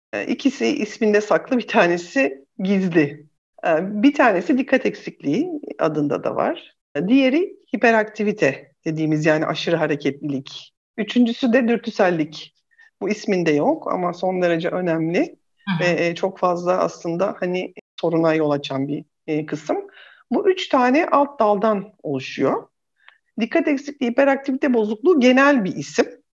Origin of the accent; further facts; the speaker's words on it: İzmir, Turkey; born there; İzmir doğumluyum.